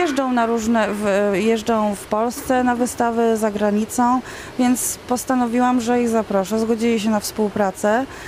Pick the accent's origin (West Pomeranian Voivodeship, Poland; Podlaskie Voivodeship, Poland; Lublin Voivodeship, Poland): Lublin Voivodeship, Poland; Chełm; moje rodzinne miasto, w którym się urodziłam, mieszkam.